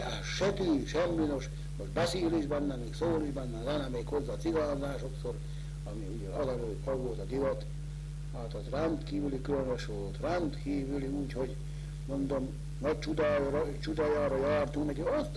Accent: Hungary; itt születtem ebbe a faluba, és hát a úgynevezett Szorosi úti kis házba, hát bizony én is fölcsöpörödtem

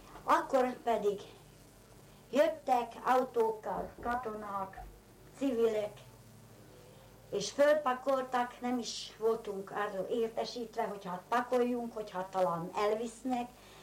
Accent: Želiezovce, Nitra Region, Slovakia; 1925-ben születtem Zselízen. A szüleim Zselízi állami birtokban dolgoztak.

